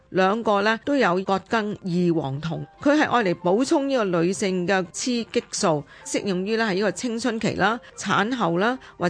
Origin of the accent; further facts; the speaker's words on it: China; 啲考古学家发现我哋中国人大约喺五六千年前已经用葛嘅茎咧